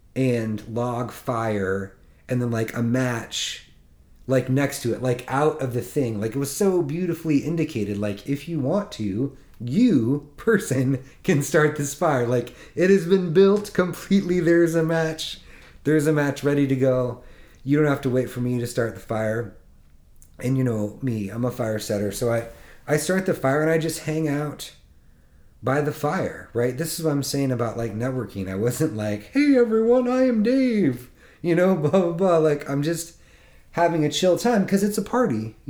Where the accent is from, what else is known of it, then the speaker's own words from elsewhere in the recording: Iowa, United States; Like, I'm from Iowa. Tom Arnold's from Iowa.